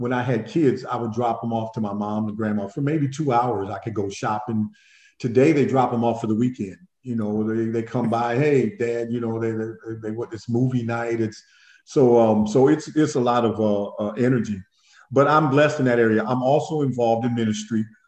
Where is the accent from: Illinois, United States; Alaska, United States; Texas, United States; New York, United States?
Illinois, United States; Quincy; We grew up together in Quincy, and we lived across the street from each other since we were about 6 years old